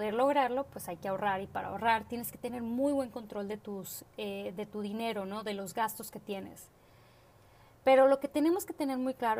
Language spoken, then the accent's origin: Spanish; Reynosa, Tamaulipas, Mexico; Yo estaba en Monterrey y de una u otra forma tenía que ir a casa. Soy de Reynosa, son alrededor de 3 horas de camino en camión.